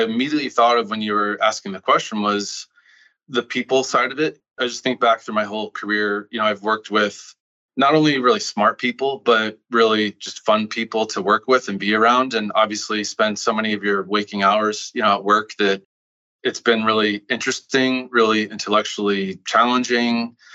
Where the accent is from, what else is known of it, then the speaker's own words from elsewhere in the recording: Omaha, Nebraska, United States; So I grew up in Omaha, Nebraska. No, I do not know Warren Buffett. I wish I could say that I did, but I grew up there. I went to school at Nebraska.